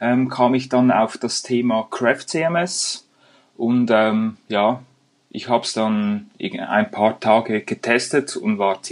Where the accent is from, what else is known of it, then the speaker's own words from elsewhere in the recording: Aarau, Aargau, Switzerland; ich bin aus der Schweiz, komme aus Aarau, ein kleines Städtchen in Zentralschweiz sozusagen.